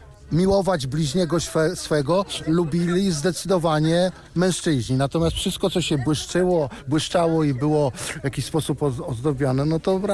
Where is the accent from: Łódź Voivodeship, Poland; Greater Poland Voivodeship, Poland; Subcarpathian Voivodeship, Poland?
Subcarpathian Voivodeship, Poland; Jasło; also born or lived in Warsaw; moja żona jest z Warszawy i mieszkaliśmy 20 lat w Warszawie. Jak żeśmy się tu przeprowadzili, to, znaczy wrócili, no bo ja jestem z Jasła